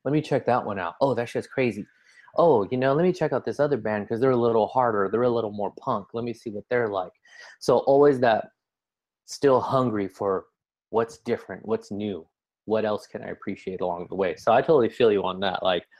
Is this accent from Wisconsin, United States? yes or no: no; California, United States; growing up in California is a little bit different